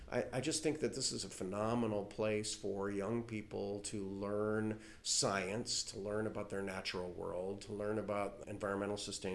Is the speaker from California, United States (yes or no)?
yes; California, United States; But I also, it resonates with me too because I come from Southern California.